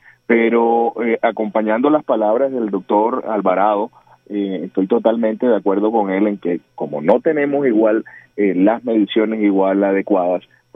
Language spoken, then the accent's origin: Spanish; Barranquilla, Atlántico, Colombia; a nosotros como barranquilleros